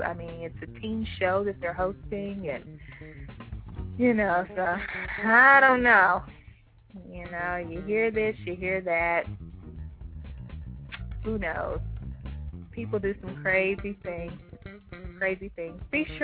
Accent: Alabama, United States; I'm not just going to have Joe Splo and I'm from Alabama, guys.

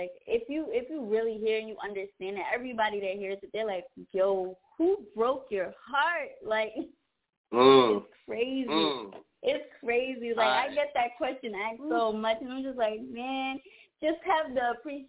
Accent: New York, United States; I'm from Harlem.

